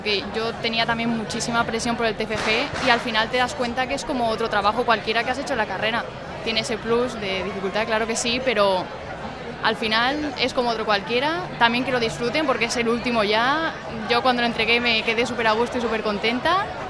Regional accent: Alicante, Valencian Community, Spain; de sentirnos orgullosos de ser alicantinos

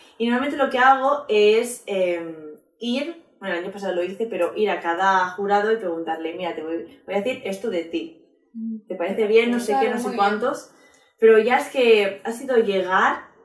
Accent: Spain; ay, pero soy una cantante española que hago como K-pop

